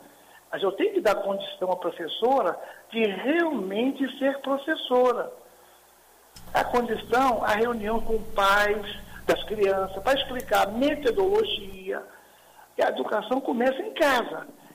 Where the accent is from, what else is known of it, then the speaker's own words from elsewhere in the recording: Brazil; eu não sou contra a bandeira verde e amarela, até porque eu sou brasileiro.